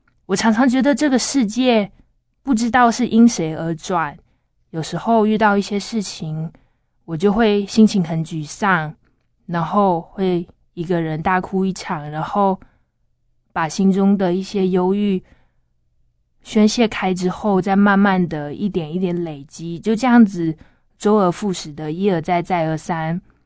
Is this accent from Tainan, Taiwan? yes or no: yes; Tainan, Taiwan; 我在上大学以前，我住在我的老家台南，我的家庭不是一个基督教的家庭。